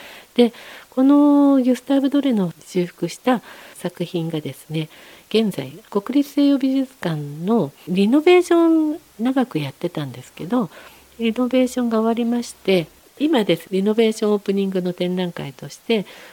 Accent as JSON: {"language": "Japanese", "town": "Fujisawa", "region": "Kanagawa", "country": "Japan", "said": "私湘南出身だったんだなっていうことを思い出しまして、やっぱ藤沢に帰ろうと思いましたね。"}